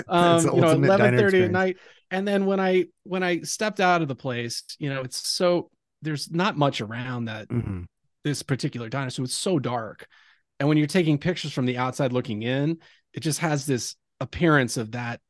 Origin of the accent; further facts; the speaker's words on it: Pennsylvania, United States; I grew up there in Pennsylvania. It kind of sits on top of a hill, overlooks kind of Allentown.